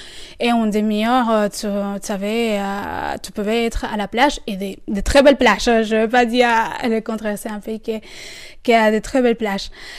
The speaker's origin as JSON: {"language": "French", "town": "Caracas", "region": "Capital District", "country": "Venezuela", "lives_now": "Limoges, France", "said": "je venais de Caracas, que c'est la capitale du Venezuela, donc il a 5 millions d'habitants. C'est vraiment comme vivre à Paris."}